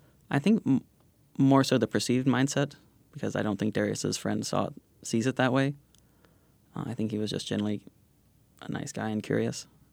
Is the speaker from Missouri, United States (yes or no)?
yes; Gladstone, Missouri, United States; I grew up in Gladstone. I went to Winnetonka High School, go Griffins.